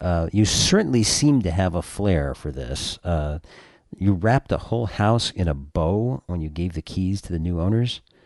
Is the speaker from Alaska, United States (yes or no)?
no; California, United States; Josh is from more or less my hometown, Southern California.